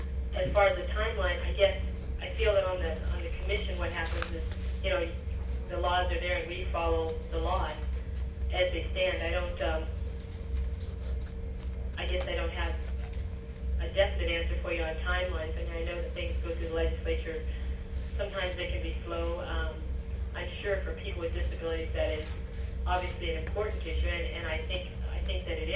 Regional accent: Fairbanks, Alaska, United States; I'm a lifelong Alaskan. I was born in Fairbanks, and my family homesteaded here.

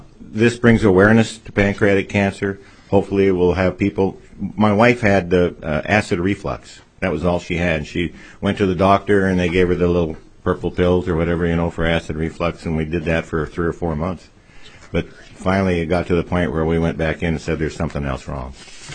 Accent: Fairbanks, Alaska, United States; from Fairbanks, Alaska.

